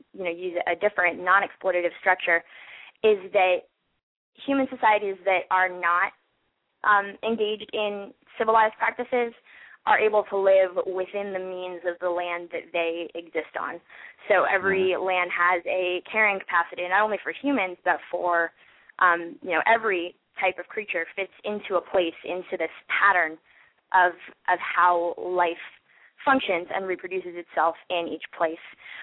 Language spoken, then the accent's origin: English; St. Petersburg, Florida, United States; moved away; It is my home state. I grew up in St. Pete. I've been gone for a bit, but now I'm back